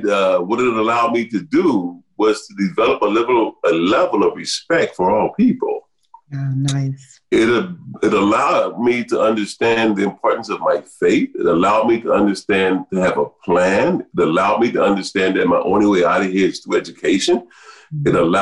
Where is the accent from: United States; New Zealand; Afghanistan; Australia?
United States; Compton, California; born there; But I was born in South Central LA. I was born in Compton, California.